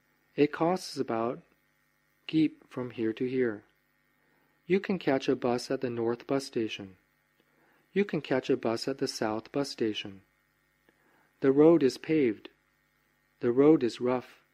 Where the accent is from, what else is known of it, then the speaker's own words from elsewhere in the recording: Luang Prabang Province, Laos; This is Luang Prabang province. My hometown is here. This is Nambak district.